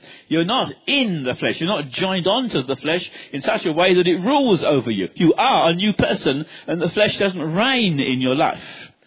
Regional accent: London, United Kingdom; accent: London; I still think like an Englishman. My accent is still a London accent.

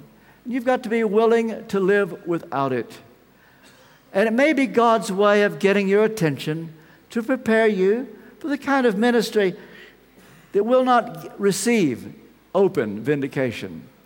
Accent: Ashland, Kentucky, United States; As you may know, I come from Ashland, Kentucky.

